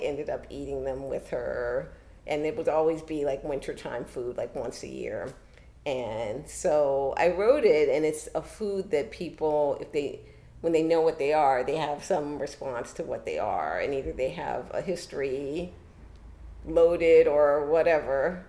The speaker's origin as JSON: {"language": "English", "town": "Chicago", "region": "Illinois", "country": "United States", "tie": "born or raised there", "said": "But it came out of growing up in Chicago, living so close and yet so far away, you know, from Robert Taylor and Stateway Gardens in particular"}